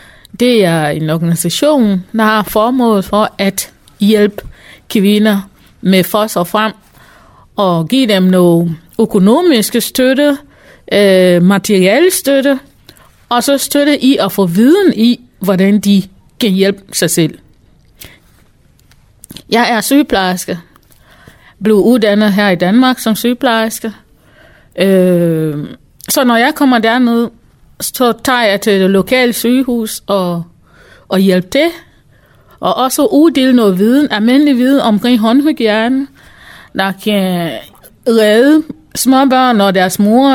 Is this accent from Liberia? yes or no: yes; Liberia; moved away as an adult; now in Denmark; Jeg er selv fra Liberia og flyttede hertil i 2004. Som kvoteflytning med mine to børn.